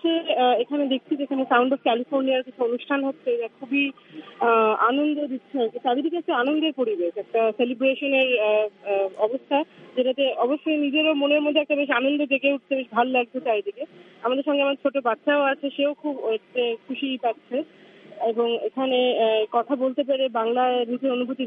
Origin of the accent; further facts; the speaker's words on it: India; আমি ইন্ডিয়া থেকে এসেছি। … আমি ইন্ডিয়াতে Indian institute of technology IIT নামে খ্যাত আর কি, সেখানে অধ্যাপক।